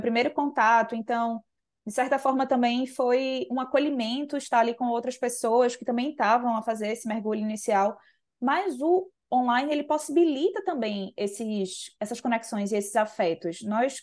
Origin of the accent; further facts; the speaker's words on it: Recife, Pernambuco, Brazil; now in Porto, Portugal; eu sou recifense, com muito orgulho. Vivo no Porto também com muito orgulho, trouxe meu bairrismo de Recife para cá.